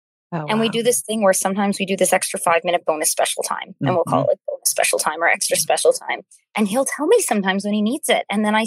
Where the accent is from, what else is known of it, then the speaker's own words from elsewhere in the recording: Nova Scotia, Canada; I'm from Cape Breton, which is an island in Nova Scotia, Canada.